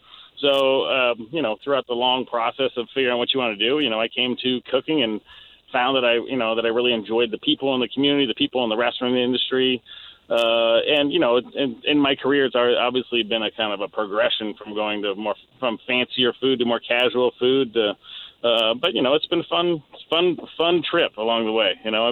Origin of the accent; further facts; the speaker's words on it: Seattle, Washington, United States; So, me being from Seattle and I grew up on Capitol Hill and I've been around Seattle, my entire life, I have a good understanding of it.